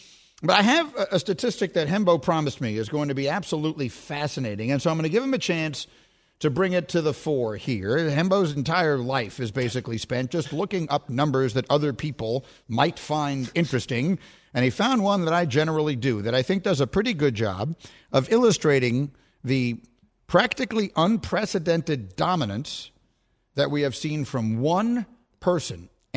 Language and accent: English; New York City, New York, United States; also born or lived in Chicago; Now, I was raised in New York City, and then I went to Chicago, and those are both big cities, so they're pro-sport cities.